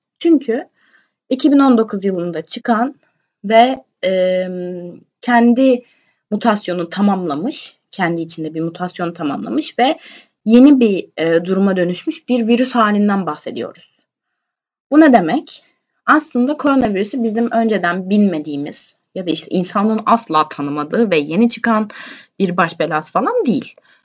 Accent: İzmir, Turkey; now in Istanbul, Turkey; Çünkü ben İstanbul'da yaşıyorum. Normalde şu an memleketimde İzmir'de olsam da İstanbul'da yaşıyorum.

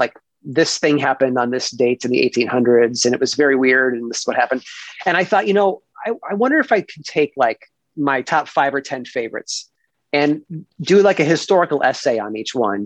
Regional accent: Midwest, United States; I grew up in the Midwest. It was the sort of place where you had to jump in your car and drive like an hour to the nearest mall.

